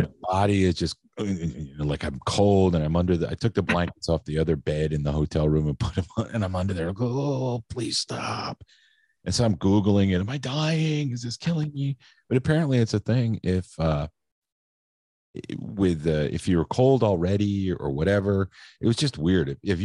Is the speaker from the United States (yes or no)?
yes; Mansfield, Pennsylvania, United States; so I could go visit my aunt and uncle in Pennsylvania, where Jeff and I grew up in Mansfield.